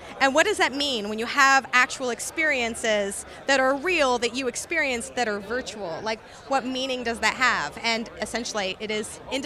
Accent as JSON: {"language": "English", "region": "Massachusetts", "country": "United States", "tie": "born or raised there", "said": "Like, I grew up on the North Shore in Massachusetts, so that rocky sort of beach with the really cold, really intense water is something that I am very familiar with."}